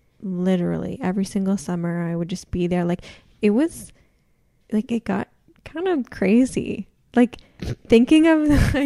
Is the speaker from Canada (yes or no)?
yes; New Brunswick, Canada; also born or lived in Halifax, Nova Scotia; Well, I'm from the East Coast. I'm from New Brunswick. I went to university in Halifax, Nova Scotia. I lived there for 5 years.